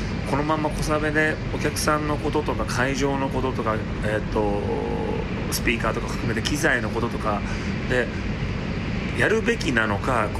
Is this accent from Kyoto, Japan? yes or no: no; Shibuya, Tokyo, Japan; まあ、地元渋谷だしこれは出なきゃなということで